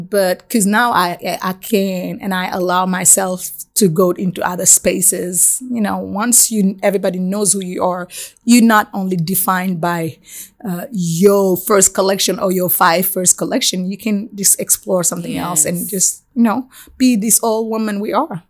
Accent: Senegal; also born or lived in Congo; I was not even born in my own country. Mm. I was born in Congo. So I was deeply African before I was Senegalese.

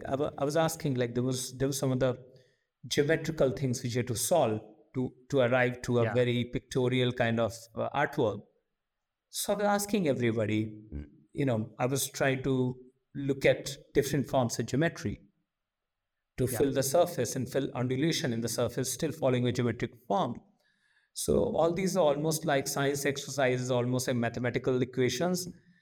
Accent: India; I'm first Indian ever to be at couture

